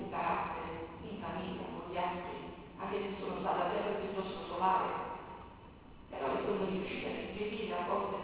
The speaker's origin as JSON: {"language": "Italian", "town": "Naples", "region": "Campania", "country": "Italy", "said": "perché anch'io vengo da Napoli, come forse molti questi fratelli"}